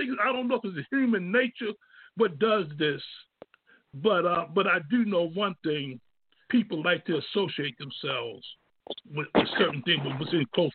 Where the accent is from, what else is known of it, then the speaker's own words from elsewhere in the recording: Pennsylvania, United States; because I told people about the story when I grew up on Bacon, Pennsylvania.